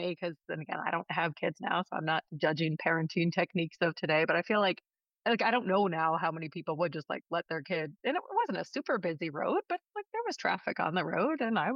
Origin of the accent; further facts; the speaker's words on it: Pennsylvania, United States; So I grew up actually like 10 minutes from New Bolton. So I grew up in Chester County, Pennsylvania.